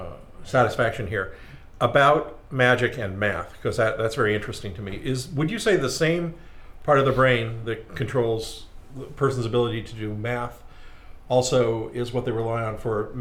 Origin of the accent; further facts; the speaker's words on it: New York, United States; born there; He lived in I was born in New York, and he used to meet my mom in the lobby, and they would push me around Central Park.